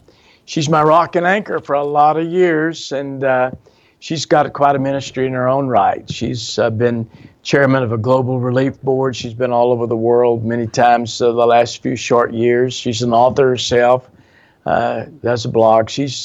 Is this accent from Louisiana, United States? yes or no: no; Fort Worth, Texas, United States; And I grew up in Fort Worth, Texas.